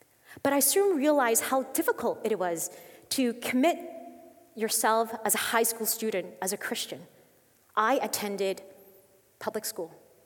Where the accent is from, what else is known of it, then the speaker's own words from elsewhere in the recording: Canada; very Asian rules that I didn't like as a Canadian